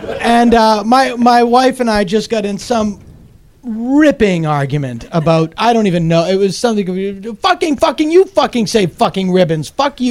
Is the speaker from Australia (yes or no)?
no; Ireland; And I'm Irish. So it's like it's just. I'm Catholic. So it's shame guilt.